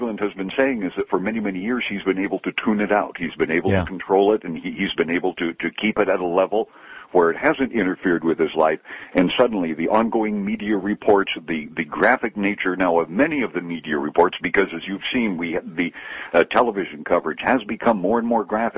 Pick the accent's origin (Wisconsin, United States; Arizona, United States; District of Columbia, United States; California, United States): California, United States; Berkeley; You're back in my old stomping grounds, born and raised in the Bay Area in Berkeley.